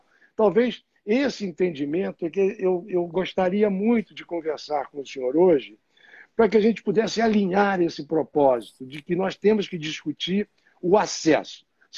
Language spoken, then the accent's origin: Portuguese; Rio de Janeiro, Brazil; já sou carioca honorário, já recebi o título de carioca honorário, medalha Tiradentes, e eu vivo no Rio desde pequeno, adoro o Rio, me sinto carioca, eu sou um carioca nordestino